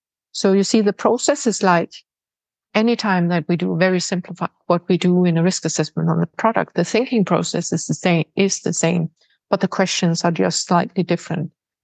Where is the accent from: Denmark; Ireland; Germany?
Denmark; English is a second language; And I know I'm from Denmark. The Danish ethics committees are very, very careful around consenting of acute patients.